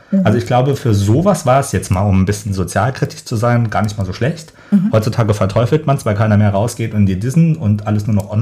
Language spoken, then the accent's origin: German; Saarland, Germany; Ich komme aus dem Saarland, sehr provinziell, war homosexuell und suchte Anschluss. Da war natürlich so mit 17, 18